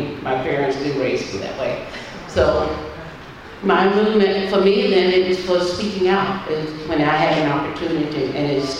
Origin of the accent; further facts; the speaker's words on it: Griffin, Georgia, United States; I grew up in the South. I grew up doing Jim Crow era, so all of that was that. I grew up, you know, going in to the small town of Griffin, Georgia, which not that big.